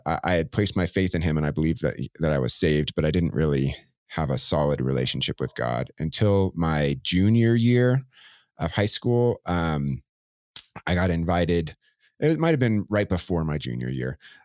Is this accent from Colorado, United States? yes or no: yes; Vail, Colorado, United States; also born or lived in Austin, Texas; I was originally from Texas, Austin area of Texas, moved to Vail when I was going into fourth grade. So I grew up in Vail, really.